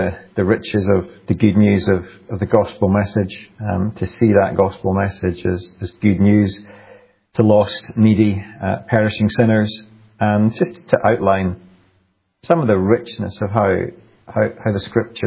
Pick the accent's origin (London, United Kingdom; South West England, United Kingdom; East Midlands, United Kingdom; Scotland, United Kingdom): Scotland, United Kingdom; in the circles that I grew up in the Highlands of Scotland, where God's sovereignty is rejoiced